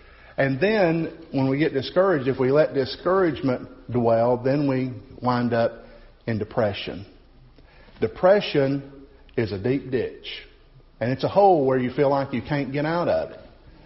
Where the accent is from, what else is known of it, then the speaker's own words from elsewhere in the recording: Southern United States, United States; I grew up in the South, and folks down South can be very opinionated.